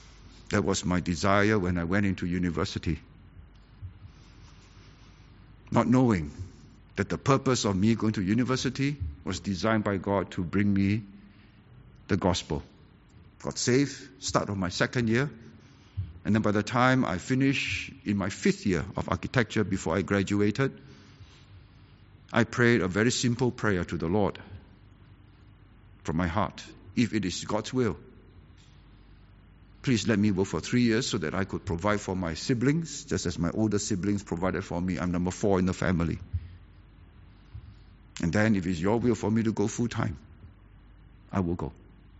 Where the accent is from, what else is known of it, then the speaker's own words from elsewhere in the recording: Seremban, Negeri Sembilan, Malaysia; also born or lived in Singapore; I was born in Singapore, brought up in Seremban, until Singapore was kicked out of Malaysia to be on her own.